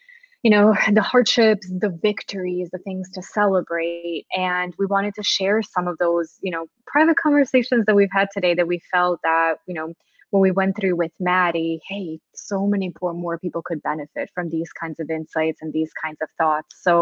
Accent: Serbia; English is a second language; She, I mentioned, we're from former Yugoslavia. I'm from Serbia. She's from Bosnia.

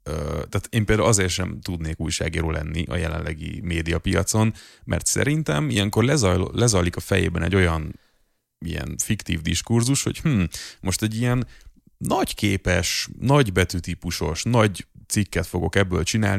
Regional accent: Budapest, Hungary; mert hogy budapesti vagyok, belvárosi, érdekel a közlekedés

